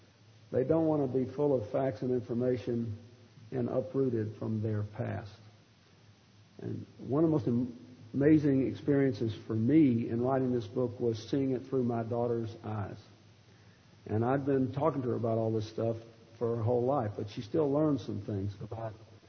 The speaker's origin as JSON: {"language": "English", "region": "Arkansas", "country": "United States", "said": "And so I said, look, Gottlieb, I'm from Arkansas. That's what we do."}